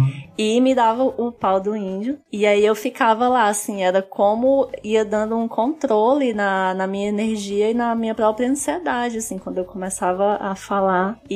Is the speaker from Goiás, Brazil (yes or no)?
no; Maracanaú, Ceará, Brazil; Falar, sou do Maracanaú, né? A terra do Rio das Aves Maracanãs.